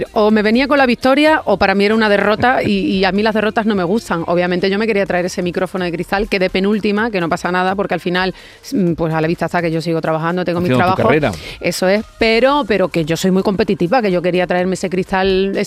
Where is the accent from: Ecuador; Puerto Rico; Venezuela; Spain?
Spain; Herrera del Duque, Extremadura; Voy a abrir obviamente en mi tierra, en Herrera del Duque, en Badajoz, el día 17 de mayo.